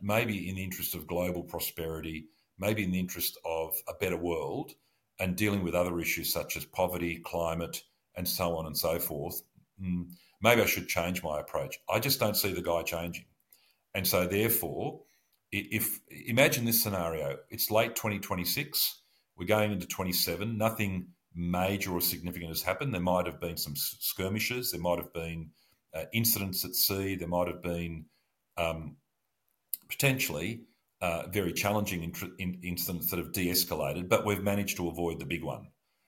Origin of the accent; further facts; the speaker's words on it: Australia; Being an Australian security official for so long, I'm deeply aware of and alert to the sensitivities with ASEAN